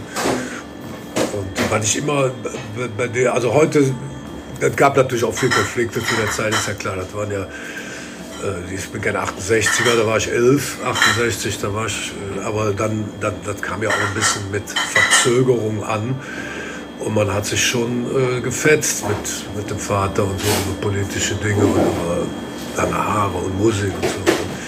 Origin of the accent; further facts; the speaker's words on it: Cologne, North Rhine-Westphalia, Germany; Der wohnt ja in Nippes, der wohnt ja quasi in meiner Heimat.